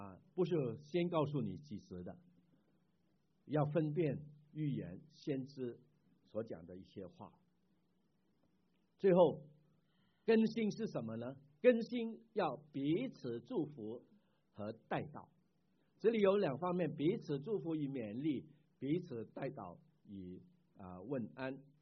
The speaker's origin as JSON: {"language": "Chinese", "town": "Chaozhou", "region": "Guangdong", "country": "China", "said": "我们是潮州人我们就是说平安所以呢很亲切的"}